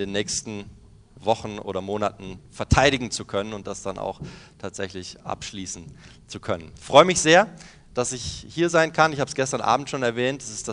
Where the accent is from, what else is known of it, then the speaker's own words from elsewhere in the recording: Zwingenberg, Hesse, Germany; Ich komme aus der Nähe von Darmstadt, aus einem kleinen Ort, der nennt sich Zwingenberg an der Bergstraße.